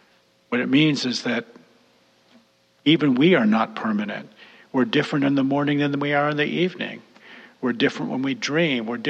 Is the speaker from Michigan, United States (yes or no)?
yes; Detroit, Michigan, United States; I was raised in Detroit in an Italian-American family. I was raised in the white world, and I was raised with the concept of racialization.